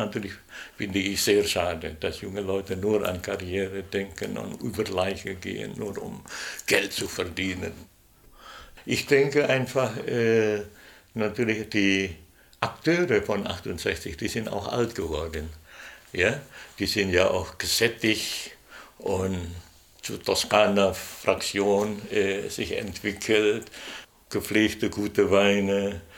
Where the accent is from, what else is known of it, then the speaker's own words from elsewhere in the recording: Indonesia; moved away as an adult; Ich wurde in Indonesien geboren, ich habe meine Kindheit dort erlebt, das ist ja eine entscheidende Phase, bis ich erwachsen war.